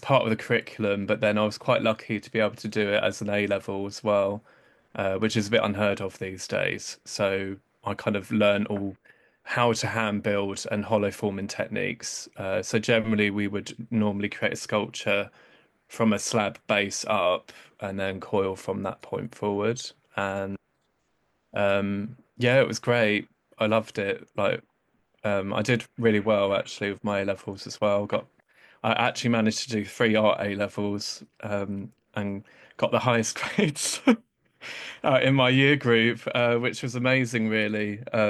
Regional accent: Maidstone, South East England, United Kingdom; I grew up in Maidstone in Kent, I just went to a normal community school

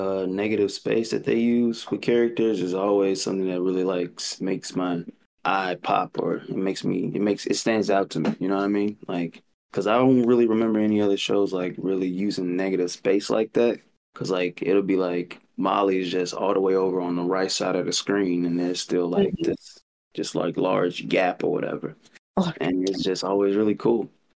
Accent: United States; It's probably because I'm American or whatever, but I'm a sucker for a happy ending.

